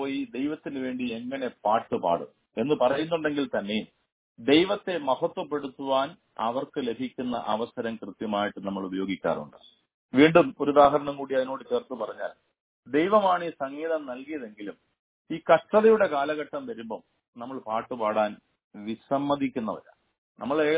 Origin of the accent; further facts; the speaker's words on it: Kerala, India; അതുകൊണ്ട് അതിന് best example ഞാൻ ഉൾപ്പെടെയുള്ള മലയാളികളാണ്.